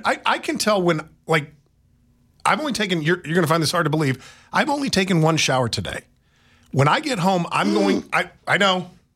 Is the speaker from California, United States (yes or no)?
no; Lansing, Kansas, United States; Jacob in my hometown of Lansing.